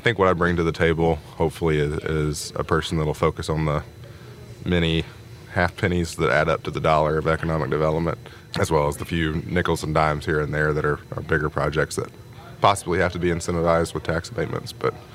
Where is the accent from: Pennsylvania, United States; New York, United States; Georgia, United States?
Georgia, United States; Hapeville; So I grew up in Hapeville by proxy of my dad. I call it home.